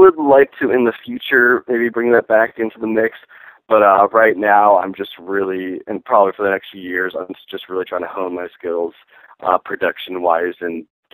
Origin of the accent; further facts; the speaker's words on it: Minnesota, United States; now in Santa Cruz, United States; I grew up in Minnesota. That is where the name comes from. But I've been living in Santa Cruz for the past, I think it's been 4 or 5 years now.